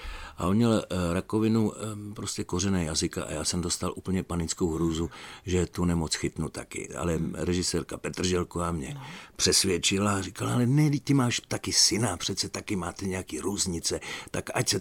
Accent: Kyjov, South Moravian Region, Czechia; Já jsem z Kyjova

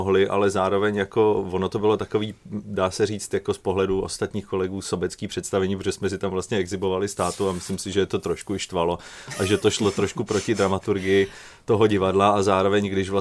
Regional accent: Prague, Czechia; born there; jsem narozený v Praze, na rozdíl od celé mojí rodiny

